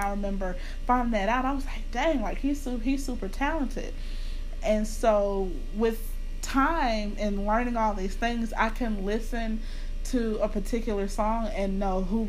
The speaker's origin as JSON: {"language": "English", "region": "Louisiana", "country": "United States", "lives_now": "Dallas, United States", "said": "And living in Dallas, Texas, I'm one of the odd men out here out here because I'm from Louisiana and I represent my home team very well."}